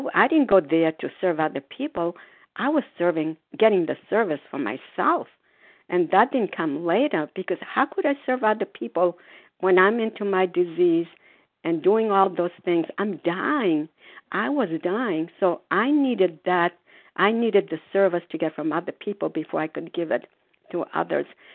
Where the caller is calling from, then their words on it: Foxborough, Massachusetts, United States; For myself … grateful to recover compulsive avoider, and I'm calling from Foxborough, Massachusetts.